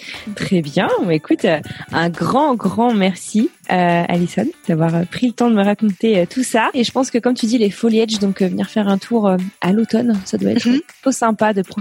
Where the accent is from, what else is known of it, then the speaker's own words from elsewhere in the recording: Brittany, France; Toi, tu viens du sud, moi, je viens de Bretagne.